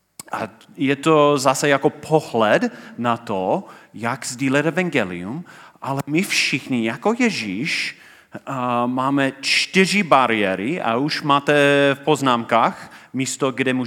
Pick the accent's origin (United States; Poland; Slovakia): United States; Czech is a second language; A když slyšel můj přízvuk, měl zájem. Začal mluvit se mnou v angličtině a měl různé politické otázky, protože v té době Donald Trump byl můj prezidenta.